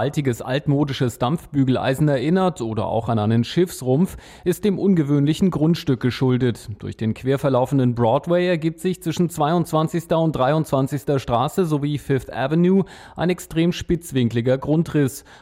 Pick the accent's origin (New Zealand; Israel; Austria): New Zealand; Ich bin in Neuseeland aufgewachsen und kenne das Gebäude aus vielen Filmen.